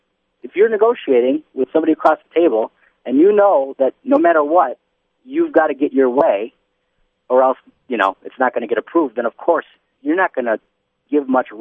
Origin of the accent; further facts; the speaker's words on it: Detroit, Michigan, United States; I'm from Detroit suburbs originally.